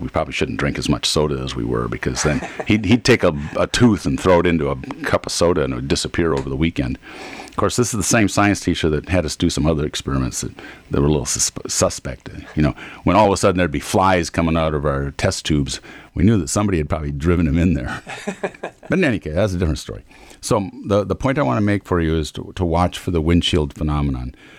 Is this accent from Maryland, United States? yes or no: no; Rochester, Minnesota, United States; When I grew up, I couldn't go, because I'm driving from Rochester to Stuartville, past cornfields